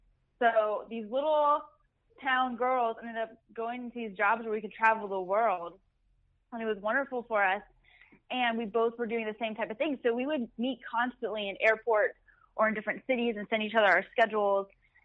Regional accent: Cleveland, Ohio, United States; also born or lived in Pittsburgh; now in New York, United States; Well, I'm originally from Cleveland.

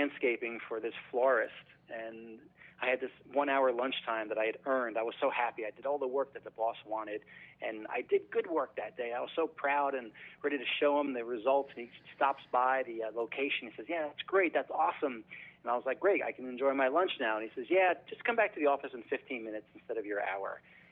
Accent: Oakland, New Jersey, United States; Yeah, so North Jersey, we're about, grew up in a town called Oakland, about 15, 20 minutes from the George Washington Bridge

